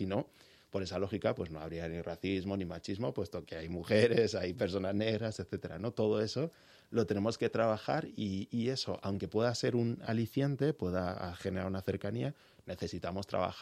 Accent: Huesca, Aragon, Spain; cuando preguntas que alguien de dónde es y yo digo que soy de Huesca

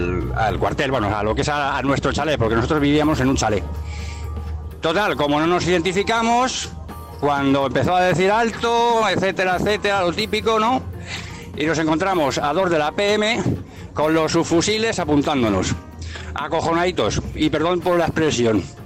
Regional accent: Madrid, Community of Madrid, Spain; de Madrid.

